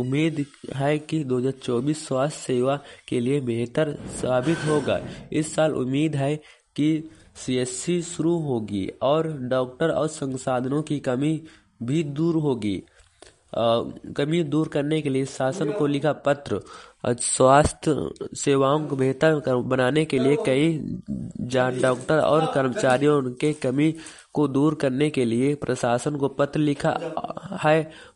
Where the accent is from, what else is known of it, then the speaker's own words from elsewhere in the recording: Chitrakoot, Uttar Pradesh, India; मैं चित्रकूट मोबाइल बने से हूँ।